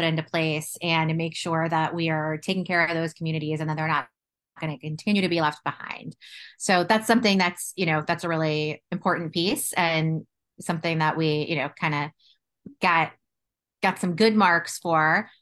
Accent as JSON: {"language": "English", "region": "Florida", "country": "United States", "said": "You certainly highlighted an example in Governor DeSantis in my home state of Florida"}